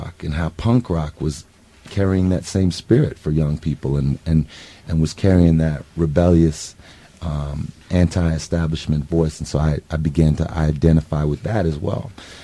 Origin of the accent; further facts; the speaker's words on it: Davis, California, United States; also born or lived in Oakland / San Francisco; It was in California. I was born in Oakland. I grew up mostly in Davis, California, and I moved to San Francisco in 1984.